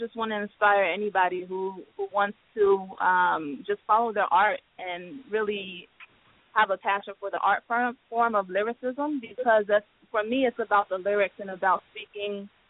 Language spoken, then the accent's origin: English; Biloxi, Mississippi, United States; I grew up in Biloxi, Mississippi, and just started performing around, doing talent shows, battle rapping